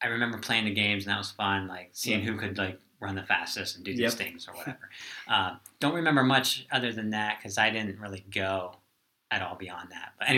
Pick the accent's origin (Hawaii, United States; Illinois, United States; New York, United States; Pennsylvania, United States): Pennsylvania, United States; But originally I was born in York County, Pennsylvania. I went to a church. I'll combine my salvation experience with where I'm from.